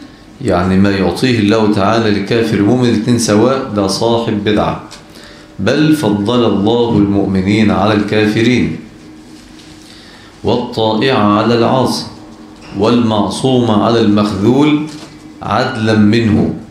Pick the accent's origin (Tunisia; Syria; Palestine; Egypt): Egypt; حته الذهب دي عندنا في مصر ثمنها مثلا يجي 300,000 جنيه دي يوميته